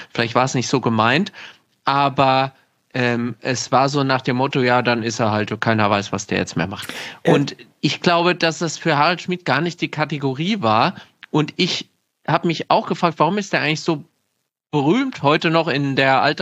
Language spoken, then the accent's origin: German; Gelnhausen, Hesse, Germany; ich komme aus Gelnhausen und kennst du das?